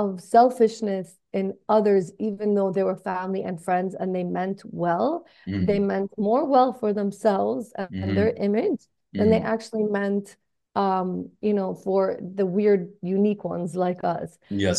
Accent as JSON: {"language": "English", "country": "Canada", "tie": "born or raised there", "said": "I was raised in Canada, but my family had me wear the head scarf when I was 8 years old."}